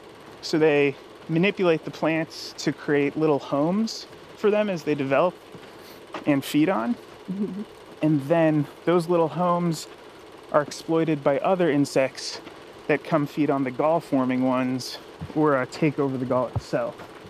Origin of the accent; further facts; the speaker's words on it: New Mexico, United States; I was always into nature, and I grew up in New Mexico. You're kind of surrounded by nature everywhere you go